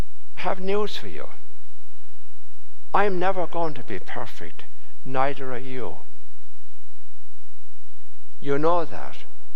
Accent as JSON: {"language": "English", "country": "Ireland", "said": "I've always thought I'm 100% Irish, but I'm sure if I were to look up my ancestry, I'd find we had many invasions in Ireland that I'm probably British."}